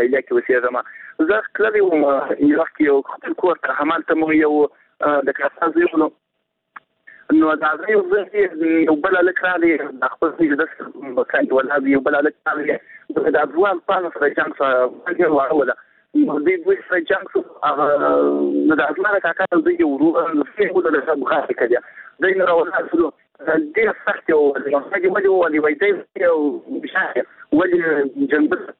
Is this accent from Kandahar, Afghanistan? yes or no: no; Zabul, Afghanistan; زه خپل د زابل ولایت نيزان یو رسالي وسیدم